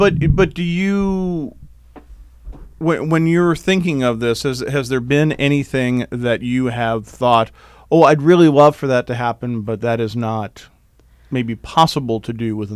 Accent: Greenwich, New York, United States; Jamie Gaskell is a 10th grade student at Greenwich Junior Senior High School in Greenwich, my hometown

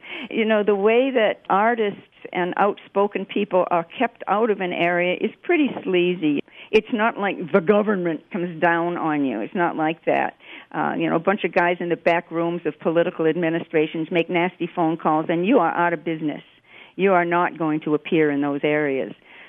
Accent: Saskatchewan, Canada; I was born in Saskatchewan, like a lot of Aboriginal people in Canada

